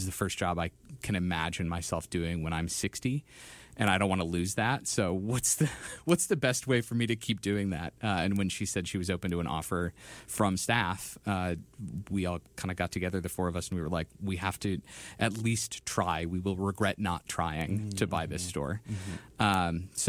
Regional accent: St. Paul, Minnesota, United States; Well, I grew up in St. Paul, so I didn't have to go very far.

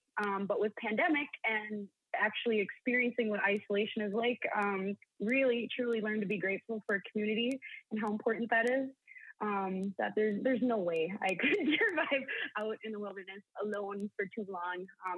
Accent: Bois Forte, Minnesota, United States; since, you know, we're from Boys Fort, we got a lot of beautiful Indigenous people around us

